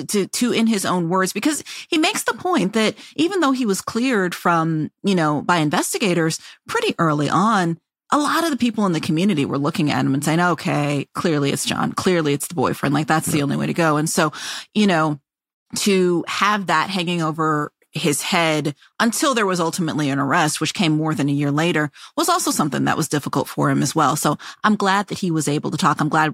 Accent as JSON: {"language": "English", "region": "Oklahoma", "country": "United States", "tie": "born or raised there", "said": "I grew up in Oklahoma. Everybody has storm cellars for the most part."}